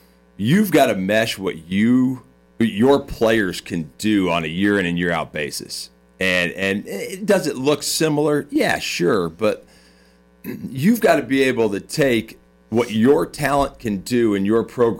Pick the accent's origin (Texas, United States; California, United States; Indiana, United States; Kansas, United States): Indiana, United States; I'm not from per se Indianapolis. I say I'm from Indiana.